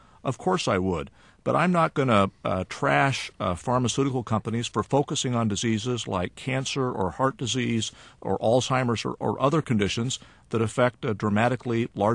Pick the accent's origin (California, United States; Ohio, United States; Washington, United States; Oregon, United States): Oregon, United States; A woman in my home state of Oregon, she was diagnosed with breast cancer.